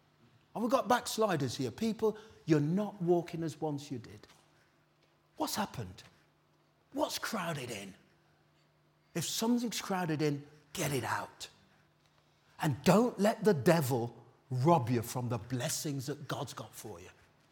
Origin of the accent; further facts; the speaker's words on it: United Kingdom; Can't say, we're British, we don't respond like that.